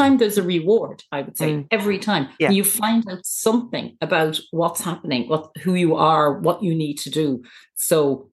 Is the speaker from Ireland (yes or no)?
yes; Ireland; I grew up in a household where like being Irish is God's gift to the world.